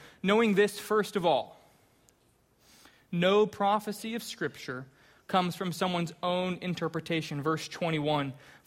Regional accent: Colorado, United States; I grew up in Colorado. I've already mentioned that real briefly. I loved growing up in Colorado.

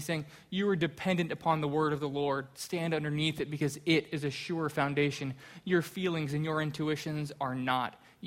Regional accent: Colorado, United States; I grew up in Colorado. I've already mentioned that real briefly. I loved growing up in Colorado.

